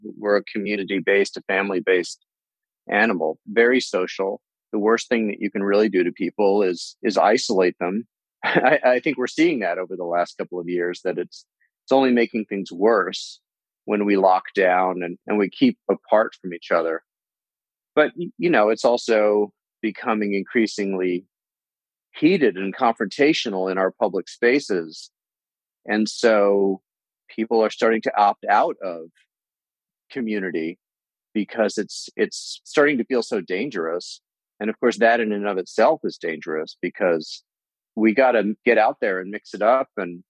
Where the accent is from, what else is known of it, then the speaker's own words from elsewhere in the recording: New York City, New York, United States; There's definitely windows that I have into just a very different world than I grew up in Greenwich Village.